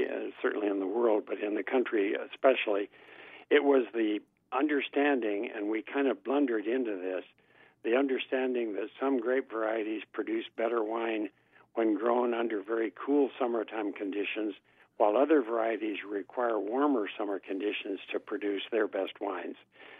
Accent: Iowa, United States; I'm from Iowa, same climate pretty much.

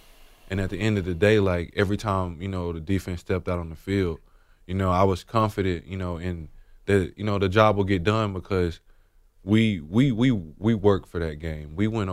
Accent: Alabama, United States; I grew up in Alabama, so NFL football was, you know, I didn't watch it growing

